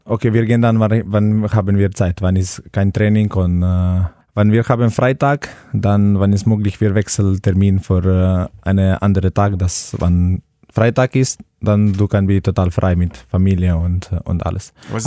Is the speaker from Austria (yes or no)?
no; Celje, Slovenia; German is a second language; moved away as an adult; now in Hannover, Germany; Meine Heimat ist Celje